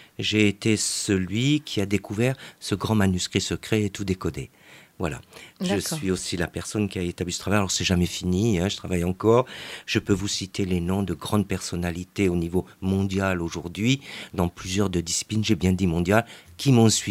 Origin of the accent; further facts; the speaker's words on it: Nérac, Nouvelle-Aquitaine, France; je suis natif donc du Lot-et-Garonne, de Nérac.